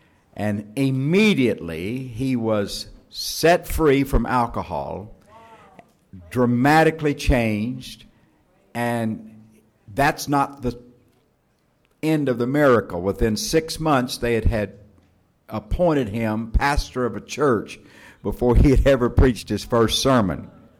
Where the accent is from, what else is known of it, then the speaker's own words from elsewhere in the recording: Texas, United States; accent: southern; also born or lived in Arkansas; Well, I was born and raised in Texas, and I spent 20 years in Arkansas, and so we don't speak the Queen's English.